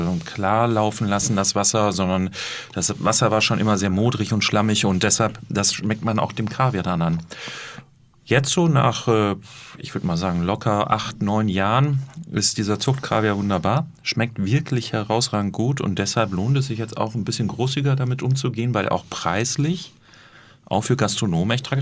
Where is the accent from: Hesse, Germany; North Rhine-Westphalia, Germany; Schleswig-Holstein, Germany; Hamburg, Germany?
North Rhine-Westphalia, Germany